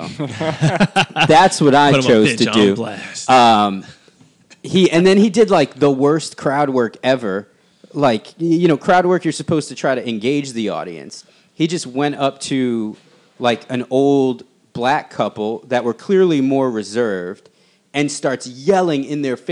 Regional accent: Bronx, New York, United States; I'm from the Bronx.

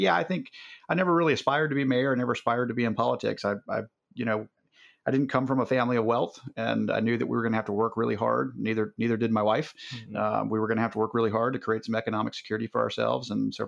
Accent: Beaufort, South Carolina, United States; My wife's from Hilton Head. I'm from Beaufort. We moved to Tampa, just north of Tampa, with my business for a while.

